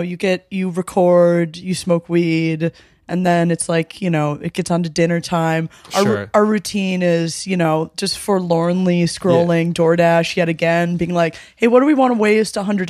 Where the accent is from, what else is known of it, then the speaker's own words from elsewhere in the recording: Midwest, United States; I think I had rum-chata before I actually had horchata, because I'm from the Midwest